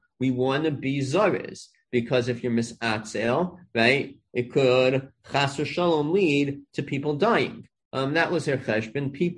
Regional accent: Five Towns, New York, United States; When I grew up in the Five Towns, they had a special garage for the Hatzalah ambulances.

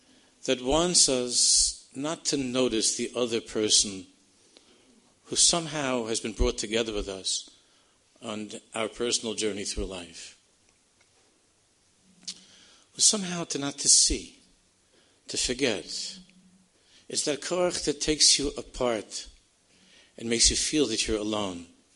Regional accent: Queens, New York, United States; And I'm from Queens, and my wife's from Canarsie

